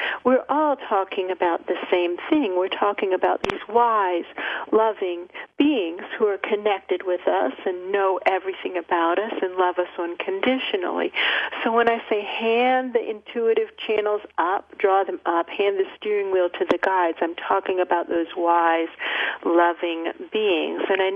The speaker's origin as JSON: {"language": "English", "region": "Florida", "country": "United States", "tie": "born or raised there", "said": "I grew up in Florida on the beach, in a beach community, and I did a lot of scuba diving from the time I was 13 on"}